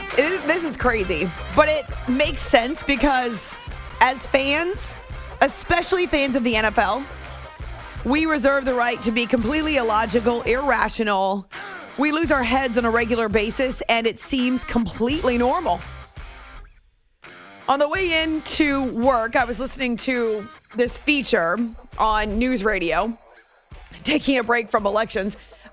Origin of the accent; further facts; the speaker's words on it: New England, United States; But I grew up in New England, and I guess I identified as a Red Sox fan.